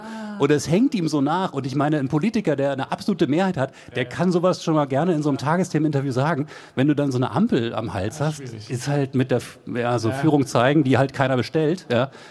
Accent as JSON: {"language": "German", "town": "Wolfsburg", "region": "Lower Saxony", "country": "Germany", "said": "Aber ich komme aus Wolfsburg, da ist es natürlich ein Skandal."}